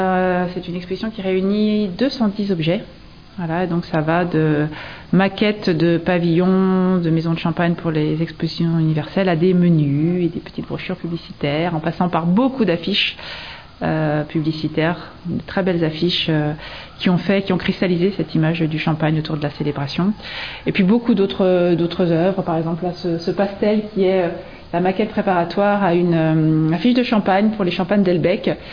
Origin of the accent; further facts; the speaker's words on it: Dijon, Bourgogne-Franche-Comté, France; born there; also born or lived in Beaune; Je suis bourguignonne, je suis née à Dijon, capitale des Ducs de Bourgogne, très belle ville. Et j'ai travaillé pendant 15 ans à Beaune